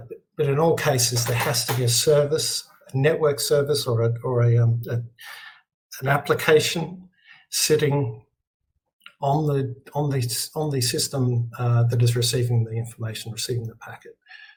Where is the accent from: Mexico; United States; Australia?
Australia; I'm Australian, so I can say it either way.